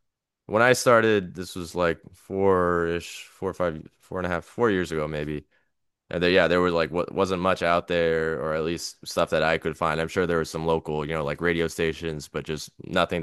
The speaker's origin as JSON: {"language": "English", "country": "United States", "tie": "born or raised there", "said": "as like an American, I'm born and raised in the US"}